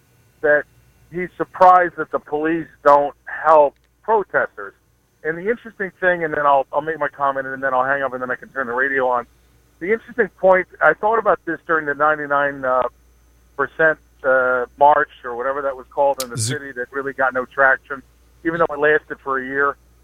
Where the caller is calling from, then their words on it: Babylon, New York, United States; I'm on Osher Parkway now in Babylon. Okay. Calling from Long Island.